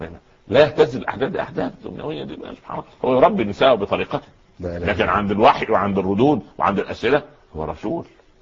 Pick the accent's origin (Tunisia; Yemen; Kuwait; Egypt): Egypt; Upper Egypt; خزنه عندنا في الصعيد يعني غرفه داخل غرفه